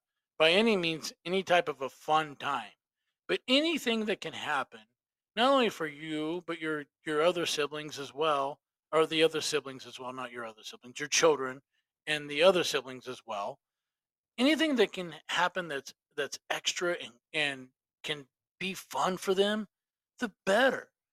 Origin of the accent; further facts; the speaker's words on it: Illinois, United States; growing up in Southern Illinois, just an hour from St. Louis, big Cardinal fan.